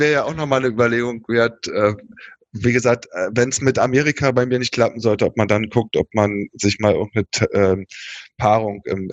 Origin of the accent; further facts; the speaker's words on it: Berlin, Germany; Ich bin im Westteil von Berlin groß geworden und lebe jetzt genau auf der anderen Seite in Köpenick